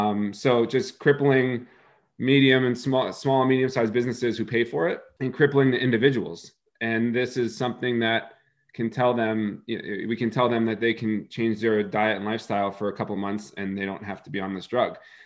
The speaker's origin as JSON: {"language": "English", "region": "Pennsylvania", "country": "United States", "tie": "born or raised there", "said": "So I grew up in Pennsylvania, you know, meat and potatoes area"}